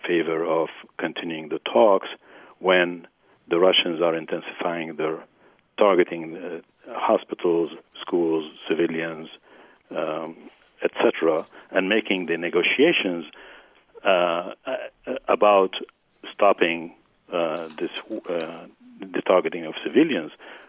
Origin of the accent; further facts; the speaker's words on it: Syria; moved away as an adult; now in United States; I'm an American, first of all. … And I am also originally from Syria. I went to medical school there. So I left Syria. I was 23.